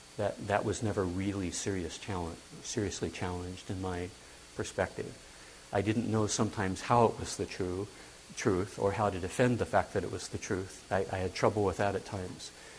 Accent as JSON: {"language": "English", "town": "Staten Island", "region": "New York", "country": "United States", "said": "I came from Staten."}